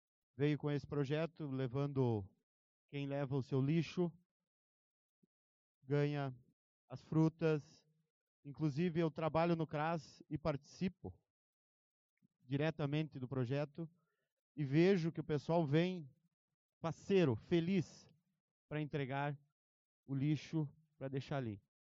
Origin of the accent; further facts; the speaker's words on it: Enxovia, Brazil; aqui na comunidade da Enxovia, na qual eu tenho um grande orgulho de dizer que sou nascido aqui e que sou daqui, da Enxovia.